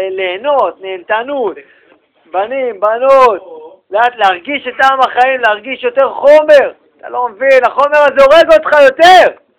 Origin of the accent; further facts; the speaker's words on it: Tel Aviv, Tel Aviv District, Israel; תל אביב, אצלנו בשכונה.